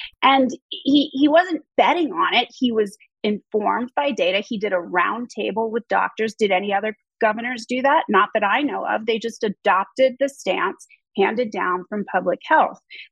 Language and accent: English; California, United States; now in Colorado, United States; We came from California because the schools were open in Colorado before other Democratic strongholds.